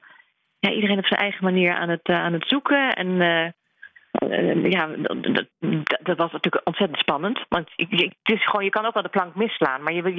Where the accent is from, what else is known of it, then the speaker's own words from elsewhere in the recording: The Hague, South Holland, Netherlands; Maar ik kom wel uit Den Haag. Geboren, ja. Getogen. Ja. Uit Den Haag-Genaar. Ik ben geen Haagenees, maar Haagenaar.